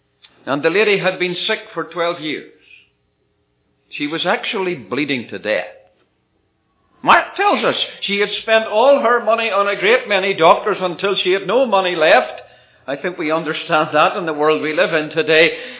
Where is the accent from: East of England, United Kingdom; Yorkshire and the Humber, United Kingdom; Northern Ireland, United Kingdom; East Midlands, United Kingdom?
Northern Ireland, United Kingdom; I was born in Ireland. My passport says I'm British. And three quarters of my family history is Scottish. So you can be a real mixture if you come from Ireland.